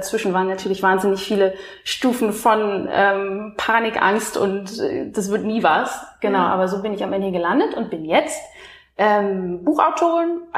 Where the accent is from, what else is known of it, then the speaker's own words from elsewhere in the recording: Hildesheim, Lower Saxony, Germany; born there; moved away as an adult; now in Berlin, Germany; ich bin in Hildesheim in Niedersachsen geboren, bin nach meinem Abi nach Berlin gezogen